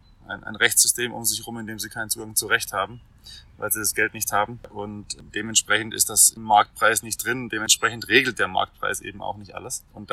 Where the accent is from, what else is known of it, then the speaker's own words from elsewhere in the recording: Swabia, Germany; ich bin ja Schwabe